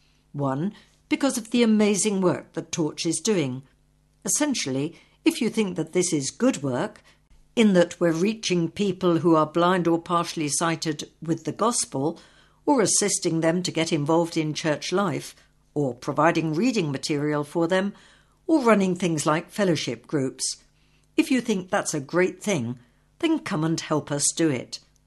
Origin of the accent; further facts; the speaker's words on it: Nigeria; When I was growing up in Nigeria, the churches I attended, they didn't know me